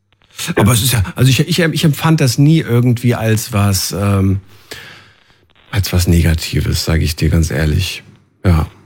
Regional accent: Frankfurt, Hesse, Germany; ich komme ja aus Frankfurt

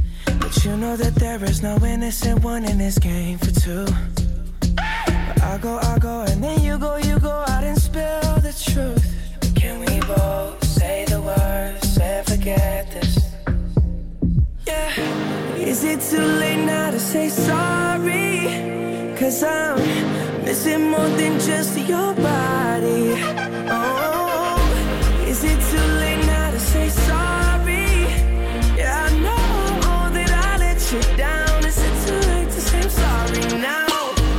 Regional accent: Central Denmark Region, Denmark; ude på den anden side af Lemvig, ude i min gamle hjemstavn.

